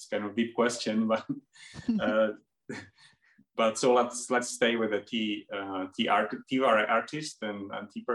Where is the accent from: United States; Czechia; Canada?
Czechia; English is a second language; as you said. I'm from Czech Republic, living in the middle of between the Prague and Brno recently, and having a ceramic studio in a small village